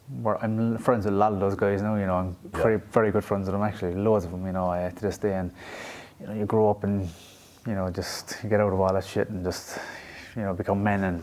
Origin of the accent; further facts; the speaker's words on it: Ireland; I grew up in the Combs estate. There was actually, you can find it online in RTE archives, and it was kind of a trial, because it was the first of its type in Ireland.